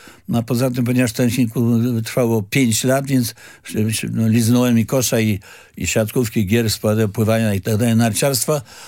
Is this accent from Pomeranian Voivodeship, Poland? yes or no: yes; Gdańsk, Pomeranian Voivodeship, Poland; also born or lived in Warsaw; Urodziłem się w Warszawie, ale mówię o tym dlatego, że jak mówisz o sporcie, no to jako młodzi ludzie organizowaliśmy sobie tutaj różne zawody na tych Sielcach.